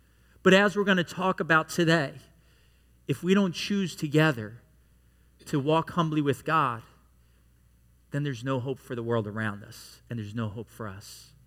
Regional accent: New York, United States; I grew up in New York, so I'm used to a little bit more diversity than is down here.

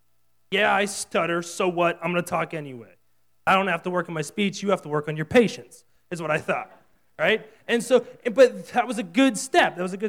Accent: Pittsburgh, Pennsylvania, United States; I mean, I'm from Pittsburgh, and we're nice people, but we're not known for being particularly friendly.

